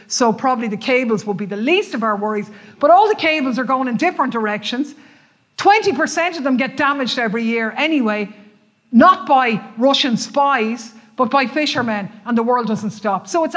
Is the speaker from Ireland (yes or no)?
yes; Ireland; People used to say, where are you from? Oh, are you from England? Are you from America? No, we're not. We're from Ireland.